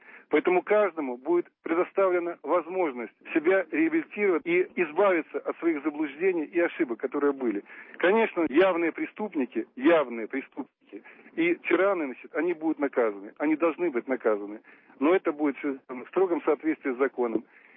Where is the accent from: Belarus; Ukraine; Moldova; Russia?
Belarus